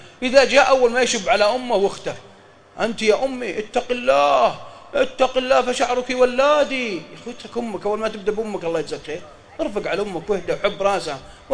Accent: Mecca, Makkah Province, Saudi Arabia; انا وانا من اهل مكه اعرف برا مكه حوالي 4 كيلو محطه على اليمين

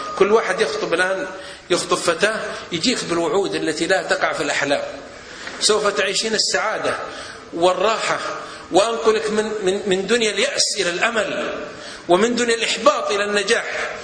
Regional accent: Saudi Arabia; عندنا في السعودية

